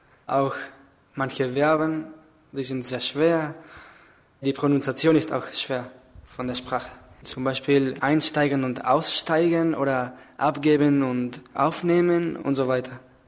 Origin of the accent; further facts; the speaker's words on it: Caracas, Capital District, Venezuela; German is a second language; Ich komme aus Venezuela in Südamerika, aus der Hauptstadt. Sie heißt Caracas. Ich bin 17 Jahre alt. Ich bin 1996 geboren. Ich bin ein Student noch.